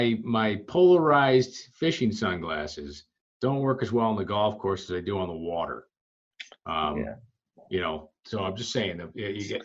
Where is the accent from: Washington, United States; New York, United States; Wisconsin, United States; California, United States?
New York, United States; Buffalo; Golf course design, when I told him I'm from Buffalo, he's like, okay, what's the Donald Ross design up there?